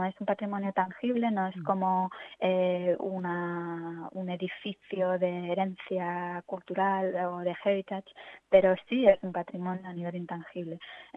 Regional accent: Logroño, La Rioja, Spain; yo crecí en La Rioja, que justamente está muy cerca, en frontera con el País Vasco, y en Logroño concretamente, y entonces estudié la carrera de arquitectura en Barcelona.

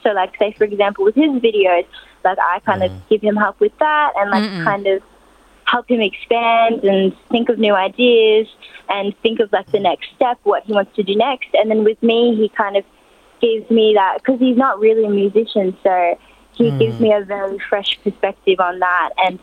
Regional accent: Australia; And growing up in Australia, like, we had Australian friends, family friends.

